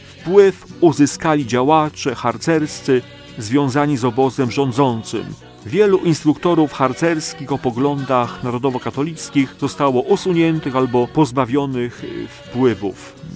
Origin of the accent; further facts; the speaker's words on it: Błaszki, Łódź Voivodeship, Poland; moim rodzinnym miasteczkiem są Błaszki